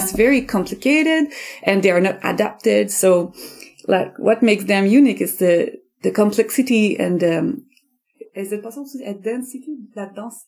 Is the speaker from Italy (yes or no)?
no; Sutton, Quebec, Canada; I'm native from Sutton, so it's still like I'm very attached to this this region.